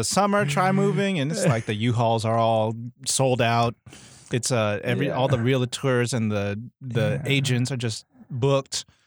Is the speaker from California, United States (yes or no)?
yes; San Diego, California, United States; Same. San Diego native.